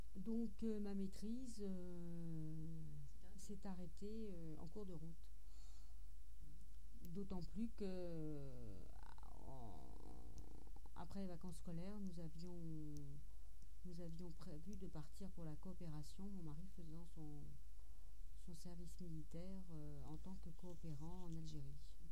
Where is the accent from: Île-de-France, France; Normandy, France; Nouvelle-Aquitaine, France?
Normandy, France; Le Havre; born there; Je suis née au Havre, je suis bretonne et normande, et je n'ai connu l'Algérie qu'en 1972.